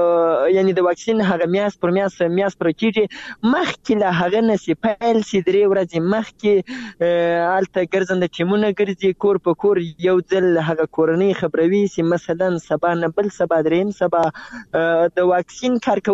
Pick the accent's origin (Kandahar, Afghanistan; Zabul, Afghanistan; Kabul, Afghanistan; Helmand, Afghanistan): Zabul, Afghanistan; زه د زابل یم او پرون له زابل نه بل ورځ رالم تقریبا.